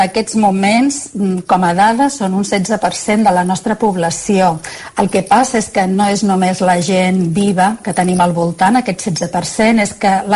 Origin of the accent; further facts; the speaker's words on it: Catalonia, Spain; Com a catalana ho entenc millor que ningú aquí